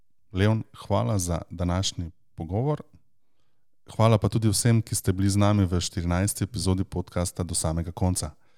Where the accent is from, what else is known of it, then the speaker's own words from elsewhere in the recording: Styria, Slovenia; Jaz osebno prihajam iz Štajerske, iz vinorodnega okoliša